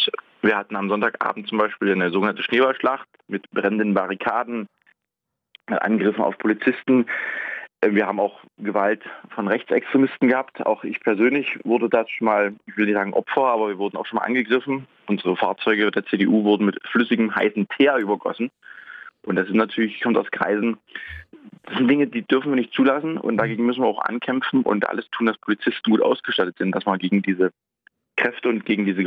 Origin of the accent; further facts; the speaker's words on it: Torgau, Saxony, Germany; In Sachsen, wo ich ja wohne, wo ich in Torgau meine Heimatstadt ist